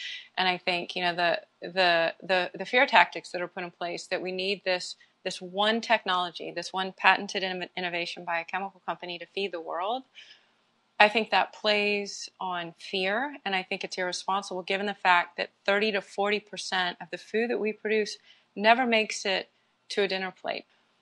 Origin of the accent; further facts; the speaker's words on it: Houston, Texas, United States; Well, you know, I grew up in Houston, Texas, in a really conservative family.